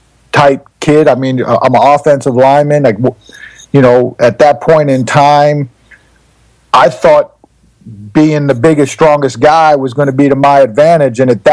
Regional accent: Inwood, New York, United States; The best part of when I grew up in Inwood, New York, I played at Lawrence High School, the same high school that my dad played with and played with my high school coach.

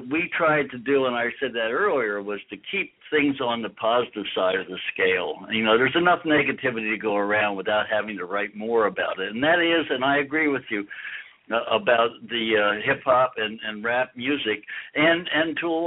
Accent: St. Augustine, Florida, United States; I'm a lifelong sailor. I grew up in St. Augustine, Florida, and where I learned how to sail very young

